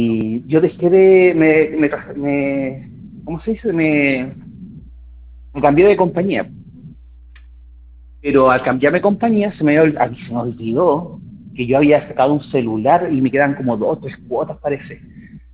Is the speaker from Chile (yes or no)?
yes; Talca, Maule, Chile; lo voy a regularizar una vez que esté en Talca